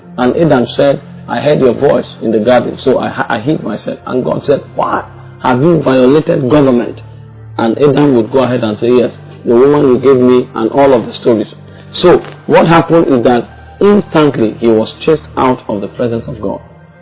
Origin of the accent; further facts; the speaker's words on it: Nigeria; I am a Nigerian.